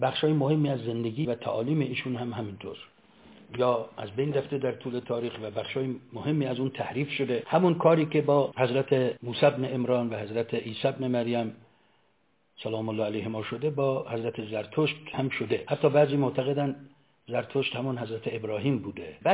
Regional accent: Iran; ما ایرانی هستیم

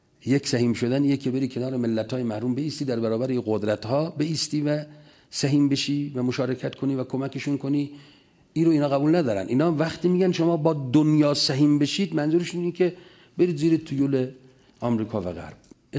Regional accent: Iran

